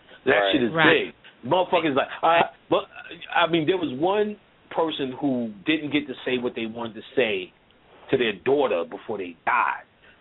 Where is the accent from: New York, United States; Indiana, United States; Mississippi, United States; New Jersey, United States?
New York, United States; I'm talking to her mom going, oh, yes, and yes, and I'm from New York, and yes.